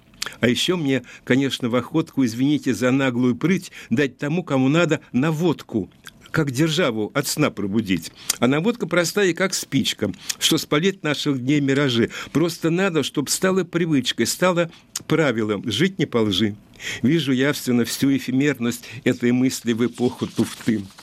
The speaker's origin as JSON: {"language": "Russian", "region": "Moscow", "country": "Russia", "tie": "born or raised there", "said": "Да, вы знаете, я очень люблю центр, потому что я вырос"}